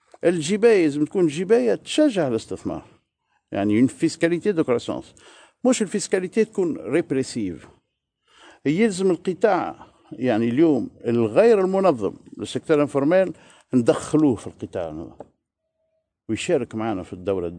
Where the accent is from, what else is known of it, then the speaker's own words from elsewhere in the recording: Tunisia; احنا كفاءات تونسية قاعدة تقطع تمشي لبرا